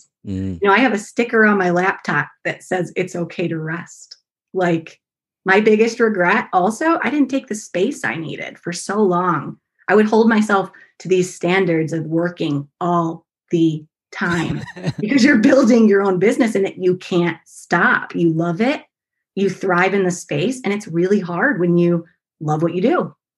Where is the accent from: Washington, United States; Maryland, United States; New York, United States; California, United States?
New York, United States; Syracuse; now in Rochester, United States; It starts with when I moved to Rochester. I'm from Syracuse originally.